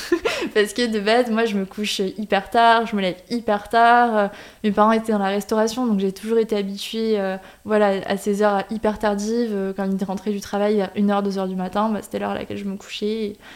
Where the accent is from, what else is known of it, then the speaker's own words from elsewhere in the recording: Quebec, Canada; accent: Quebec; quand j'étais petite, j'ai grandi au Canada, donc j'avais vraiment l'accent québécois.